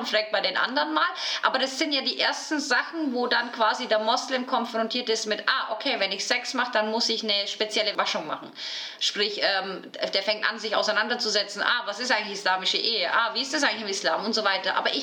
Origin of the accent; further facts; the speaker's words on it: Bavaria, Germany; also ich komme ja aus Bayern, da habe ich auch sehr viele Beerdigungen bedient, also in der Wirtschaft oder im Dorf, wo ich gearbeitet habe.